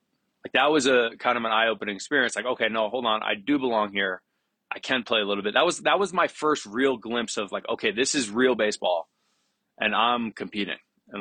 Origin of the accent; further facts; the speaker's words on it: New York, United States; Again, I'm from Westchester, New York. Like, I'm out of my element already going to Arizona